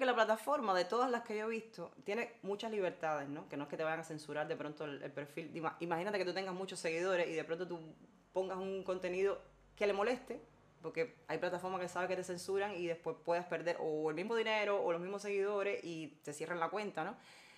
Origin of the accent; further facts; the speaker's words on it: Cuba; Los cubanos de por sí somos muy conservadores.